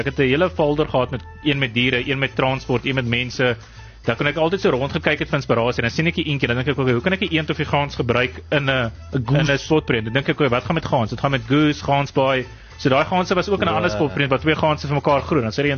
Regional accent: Bredasdorp, Western Cape, South Africa; born there; Bredasdorp. Weet jy of jy weet waar dit is? Ek dink daar waar die map nog nie woorde op het nie.

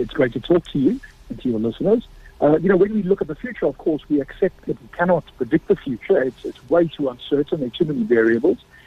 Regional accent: South Africa; How effective do we, as a South African society, prevent the spread of that virus?

